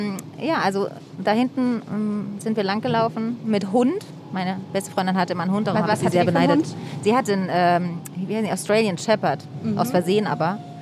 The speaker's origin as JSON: {"language": "German", "region": "Berlin", "country": "Germany", "tie": "born or raised there", "said": "ich bin in Mitte groß geworden, aber Mitte war damals ja noch was ganz anderes. Es war einfach hinter der Mauer und dann kurz nach der Mauer war es jetzt noch nicht so voll wie heute und auch irgendwie ganz anders."}